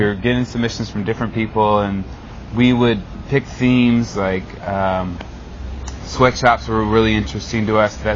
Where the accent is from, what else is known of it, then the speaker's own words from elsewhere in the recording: United States; I sent it back up to the United States to my hometown, and that video helped get $3,000 worth of funding to renovate the school.